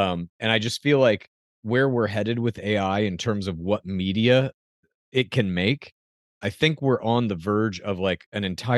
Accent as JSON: {"language": "English", "town": "Dallas", "region": "Texas", "country": "United States", "tie": "born or raised there", "said": "I grew up in Dallas"}